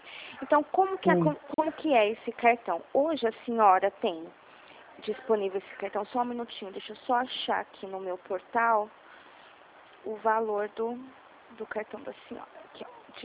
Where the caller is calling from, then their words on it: Dracena, São Paulo, Brazil; eu sou aqui de Dracena, do Santander, aqui de Dracena.